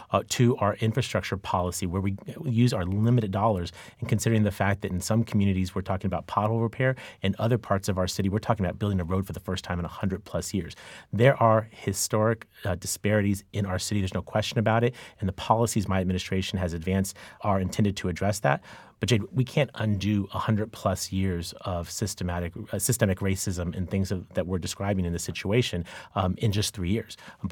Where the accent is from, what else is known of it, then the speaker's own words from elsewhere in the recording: San Diego, California, United States; born there; When I was born here in San Diego in the late 1970s